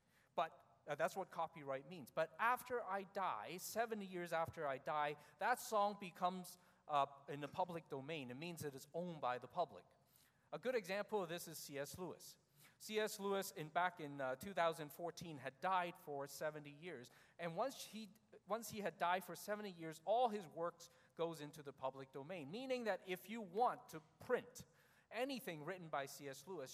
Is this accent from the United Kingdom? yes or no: no; Canada; We have the responsibility also as Canadian citizens to protect our country when there are countries that want to attack us, whether politically, whether economically, whether militarily. Canadians have the duty to protect our land.